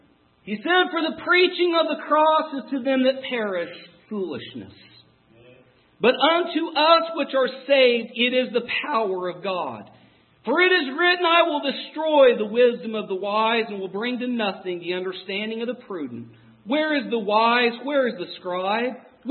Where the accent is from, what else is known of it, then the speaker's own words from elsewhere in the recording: Oregon, United States; also born or lived in Missouri; I don't want anybody to be offended because I am from Oregon, or I was. Those are my roots. You move to different parts of the country, and people just think differently. I remember even in business when we moved to Missouri, actually.